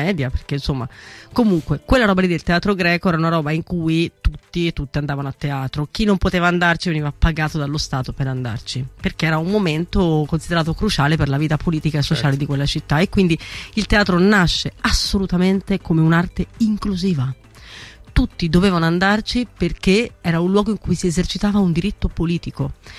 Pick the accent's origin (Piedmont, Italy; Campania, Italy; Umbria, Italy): Umbria, Italy; io sono umbra e quindi facevo tutte le sagre con la mia compagnia